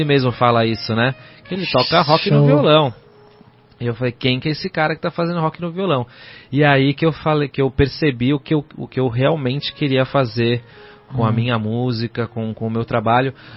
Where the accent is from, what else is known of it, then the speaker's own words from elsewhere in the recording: São Paulo, Brazil; born there; Nasci em São Paulo